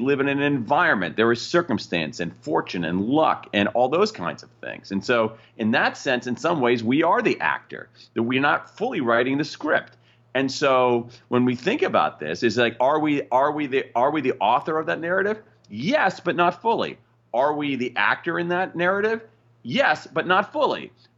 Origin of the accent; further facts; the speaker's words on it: Columbus, Ohio, United States; I grew up in Columbus, Ohio, in the shadow of the Ohio State University. And went to Northwestern.